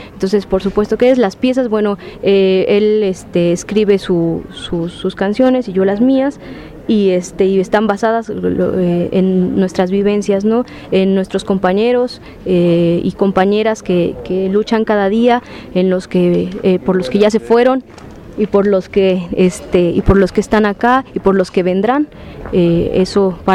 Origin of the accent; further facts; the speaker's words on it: Puebla, Mexico; Nosotros venimos de Puebla